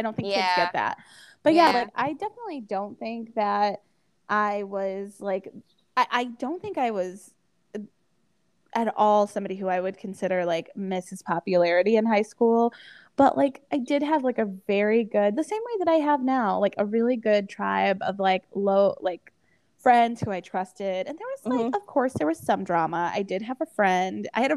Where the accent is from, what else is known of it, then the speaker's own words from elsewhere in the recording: Hinsdale, Illinois, United States; it was so nice to just be like a teenager growing up in Hinsdale, just driving around and just enjoying myself